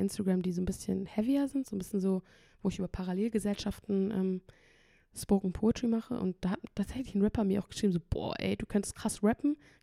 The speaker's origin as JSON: {"language": "German", "country": "Kosovo", "said": "als ich mich halt gegen den albanischen entschieden habe, gegen den kosovarischen in dem Fall, also habe ich mich gefühlt wie eine Verräterin"}